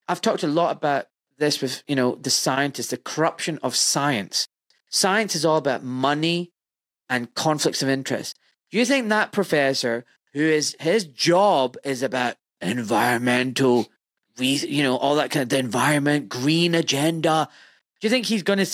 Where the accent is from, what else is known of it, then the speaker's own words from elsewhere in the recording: Glasgow, Scotland, United Kingdom; me being a little Pakistani kid, right? Born and brought up in Glasgow.